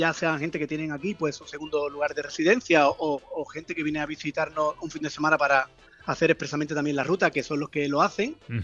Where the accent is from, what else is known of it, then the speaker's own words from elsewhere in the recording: Isla Cristina, Andalusia, Spain; tiene 5 años más que Isla Cristina, mi pueblo. Yo soy Isla Cristina.